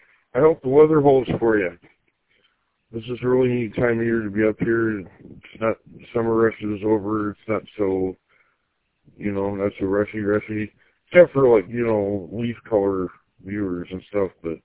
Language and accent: English; Gaylord, Michigan, United States; also born or lived in Grand Rapids; And I was ultimately born in Grand Rapids, although I was raised in Gaylord, Michigan. I live in Indian River right now. That's where I'm at now.